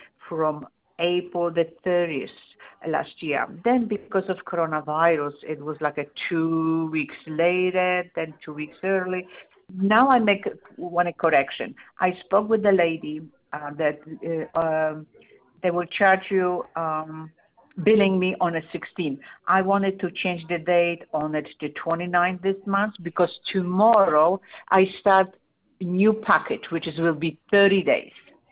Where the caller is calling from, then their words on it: New Jersey, United States; I'm calling from New Jersey.